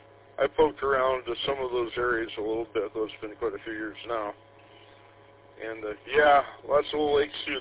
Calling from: Petoskey, Michigan, United States; I am currently calling from Petoskey, Michigan.

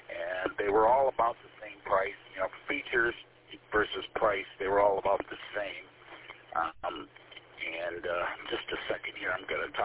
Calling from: New Baltimore, Michigan, United States; Over here in beautiful New Baltimore. I want to get my morning cup of coffee, and then I'm going to the office.

